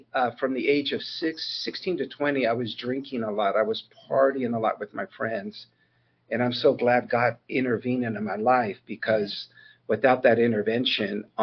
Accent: California, United States; also born or lived in Chandler, Arizona; and I was born in Chandler, Arizona. And so I come from immigrant parents from Mexico. I think I lived in Chandler for 3 months before they made the move to Northern California, where I grew up in a small town.

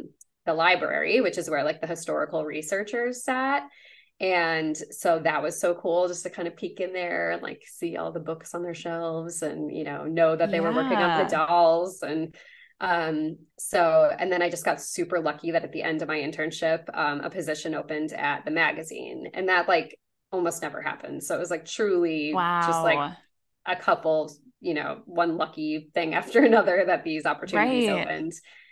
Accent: Illinois, United States; Yeah, well, as I've mentioned, I grew up in the Chicago suburbs. And one thing I also forgot to mention is I feel like growing up in the suburbs, I would go to like the museums downtown a lot.

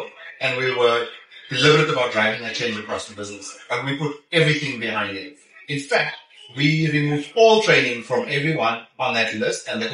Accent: South Africa; Janice, I told you I'm from South Africa, yeah?

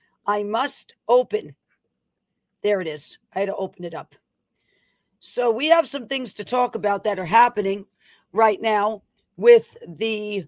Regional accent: Bronx, New York, United States; Someone from the Bronx, New York is watching my hometown.

